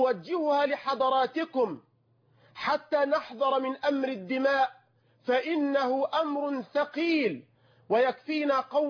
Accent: Egypt; بلدنا مصر

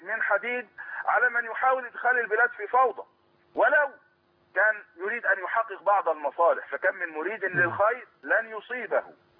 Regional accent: Egypt; أمور بلادنا مصر

